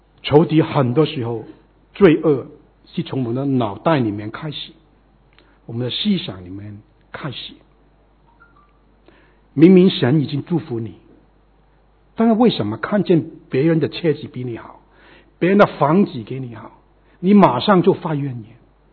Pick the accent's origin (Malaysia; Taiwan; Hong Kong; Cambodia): Hong Kong; 因为我是从香港来的